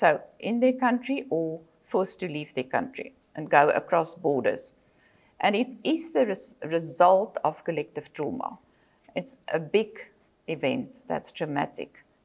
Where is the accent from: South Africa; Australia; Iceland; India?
South Africa; also born or lived in United States; I'm from South Africa. I'm a psychologist by profession.